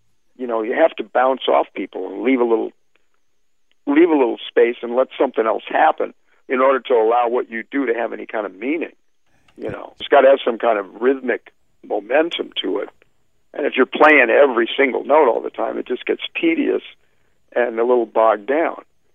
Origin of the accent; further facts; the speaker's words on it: St. Louis, Missouri, United States; also born or lived in New York; now in Westchester, United States; because I grew up on the Mississippi River in St. Louis. I moved to New York, on the Hudson River. And now I just moved up to Westchester, right on the Hudson River as well.